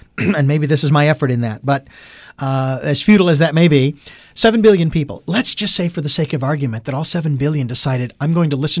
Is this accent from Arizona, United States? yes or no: yes; Phoenix, Arizona, United States; I'm from Phoenix, Arizona, and a lot of flat streets and everything's blocked in the grid system